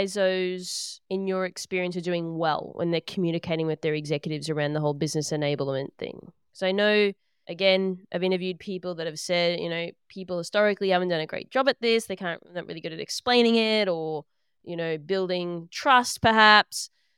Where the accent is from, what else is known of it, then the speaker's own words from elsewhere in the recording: Australia; I'm an Australian, as you probably tell